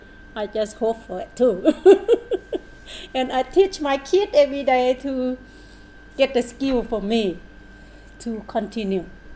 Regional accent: Laos; English is a second language; So we are from Laos. I am from Laos. Me and my sisters are from Laos.

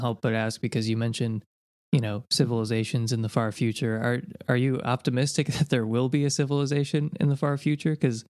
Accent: United States; I'm an American, so the U.S. is just the whole world in my mind.

